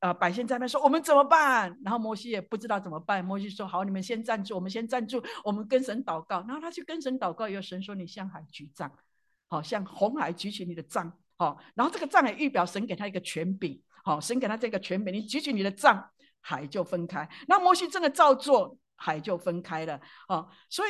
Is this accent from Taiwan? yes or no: yes; Taiwan; born there; 我出生在台湾的话，我们就用一些杀鸡杀羊，每初一十五在那边拜那些假神